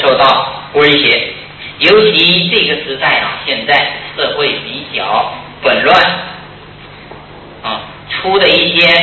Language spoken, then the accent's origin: Chinese; Fuzhou, Fujian, China; 在对我们福州人来讲，那就不可想象，